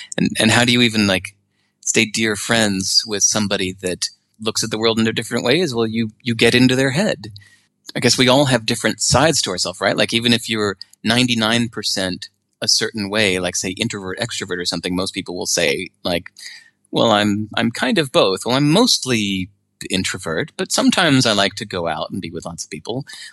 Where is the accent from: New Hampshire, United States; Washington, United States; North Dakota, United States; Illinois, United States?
Illinois, United States; Hinsdale; also born or lived in England; So at the age of five, I grew up in Hinsdale, Illinois, about 25 miles outside of Chicago is kind of where I went to grade school and high school and stuff.